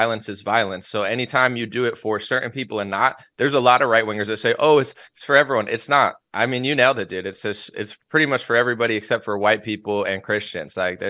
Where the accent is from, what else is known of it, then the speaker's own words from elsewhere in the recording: United States; I love this country, but I'm American.